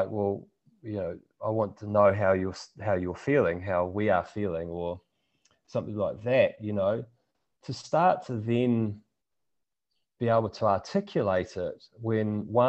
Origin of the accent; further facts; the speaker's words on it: New Zealand; as a Kiwi male, you know, it almost wasn't actually appropriate to come out and say, I'm angry, I'm sad, or I'm happy.